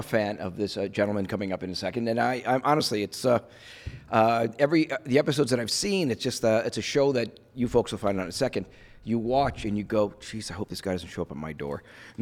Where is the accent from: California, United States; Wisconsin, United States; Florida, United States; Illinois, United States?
Wisconsin, United States; I'm from Wisconsin up north. I see bears all the time.